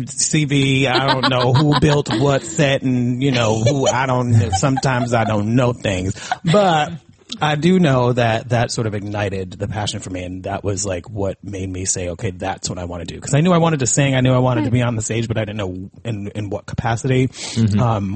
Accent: Connecticut, United States; I grew up in Connecticut singing in the church.

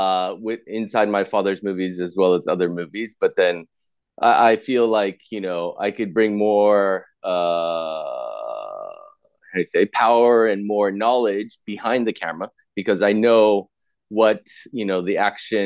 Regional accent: Los Angeles, California, United States; I'm from LA.

